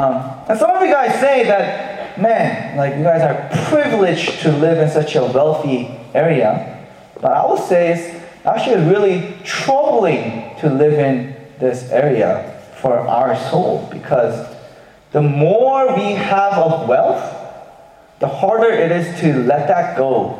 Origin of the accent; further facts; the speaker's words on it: Texas, United States; And I'm from Texas, so I don't really understand why the rent is so expensive here.